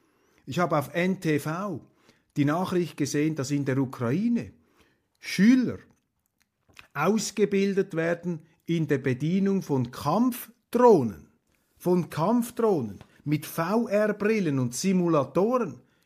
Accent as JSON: {"language": "German", "country": "Switzerland", "lives_now": "Germany", "said": "Und ich sage Ihnen als Schweizer, ich bin froh, dass wir in Deutschland momentan so einen Kanzler haben."}